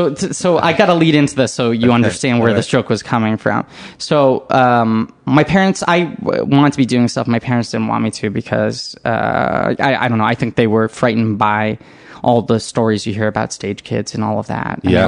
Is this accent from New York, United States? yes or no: yes; New York City, New York, United States; I grew up in New York City, yeah.